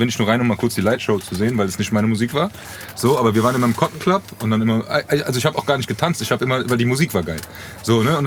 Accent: Frankfurt, Hesse, Germany; So eher Nordweststadt, Braunheim, die Ecke. Habe in Braunheim angefangen, Fußball zu spielen und dann später bin ich eigentlich Bockenheimer bis heute.

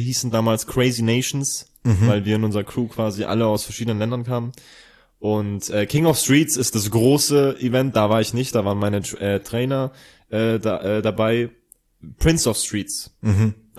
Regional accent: Ingolstadt, Bavaria, Germany; Ja, ich komme aus Ingolstadt.

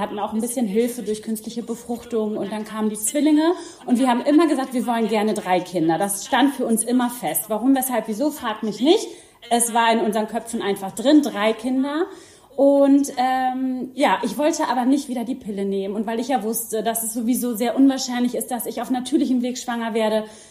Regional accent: Lower Saxony, Germany; ich bin mittlerweile 38 Jahre alt, komme aus dem schönen Niedersachsen und habe 3 Mädels.

